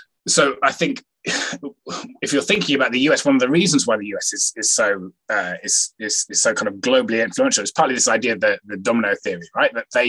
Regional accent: Gloucester, South West England, United Kingdom; I think from a British perspective, I'm from Gloucester

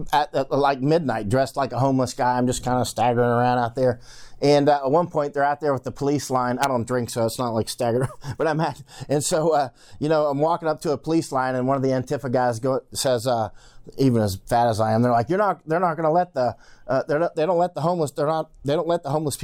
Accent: United States; And I'm American. I love my country. My mother's side came in 1609, right?

